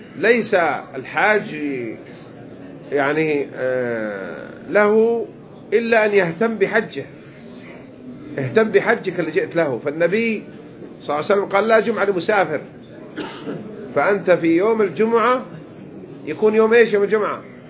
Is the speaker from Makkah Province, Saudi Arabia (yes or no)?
yes; Jeddah, Makkah Province, Saudi Arabia; اللي نسميها عندنا في جدة في الحجاز حصى النبيلة